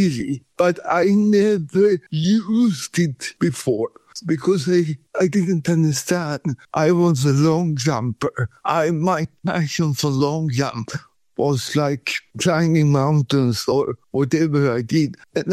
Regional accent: Sweden; now in Thailand; since I grew up in Sweden

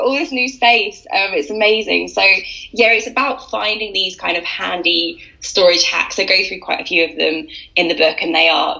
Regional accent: Brighton, South East England, United Kingdom; also born or lived in London; I'm from Brighton, so I live back in Brighton now.

